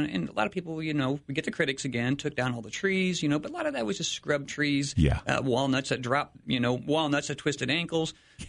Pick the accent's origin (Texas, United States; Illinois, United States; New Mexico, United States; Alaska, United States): Illinois, United States; Washington; No, I'm not. I was born and raised in Washington, Illinois, not far away.